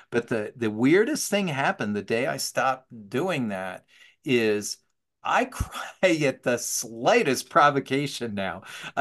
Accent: New Jersey, United States; I'm from New Jersey originally. I don't believe you can be from New Jersey and not be sarcastic and cynical.

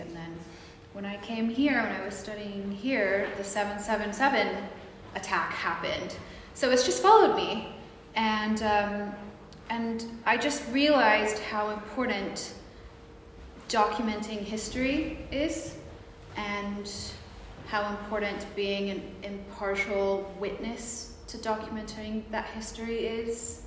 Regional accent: United States; I grew up during an era of a lot of conflict. I grew up in America

